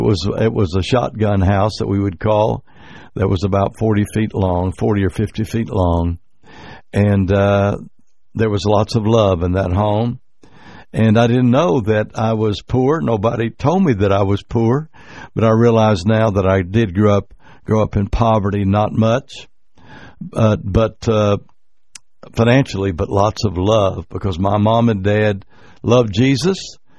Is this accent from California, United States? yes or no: no; Comanche, Oklahoma, United States; only 20 miles from where I grew up in Comanche, Oklahoma, recently proclaimed one of the poorest towns in the entire state of Oklahoma. And I grew up in poverty.